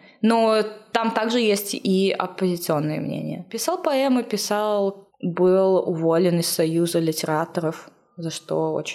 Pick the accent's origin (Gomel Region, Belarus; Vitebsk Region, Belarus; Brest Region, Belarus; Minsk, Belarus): Minsk, Belarus; Я сразу же сказала, что я из Беларуси, я из Минска.